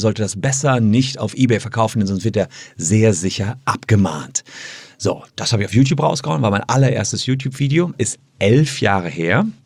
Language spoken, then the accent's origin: German; Gevelsberg, North Rhine-Westphalia, Germany; in Gevelsberg, meine Heimatstadt